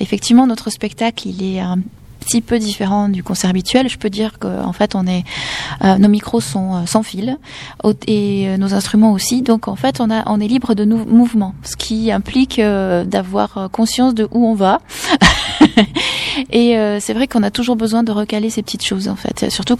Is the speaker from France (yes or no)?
yes; Nouvelle-Aquitaine, France; born there; nous, on ne sommes pas bretons d'origine. Moi, je suis née dans le Lot-et-Garonne, Thierry est né au Havre. Donc, en fait, quand on est arrivé dans la région il y a 10 ans